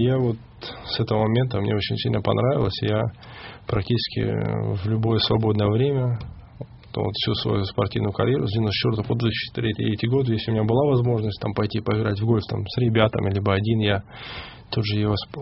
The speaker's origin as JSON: {"language": "Russian", "country": "Russia", "said": "потому что я россиянин"}